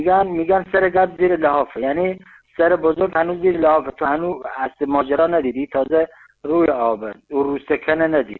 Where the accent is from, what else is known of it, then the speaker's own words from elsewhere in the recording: Iran; first language Luri; آهنگال لوری چون زبان مادری من زبان پدری من اصلا ژنتیک علاقه دارم، بیشتر آهنگام آهنگ لوری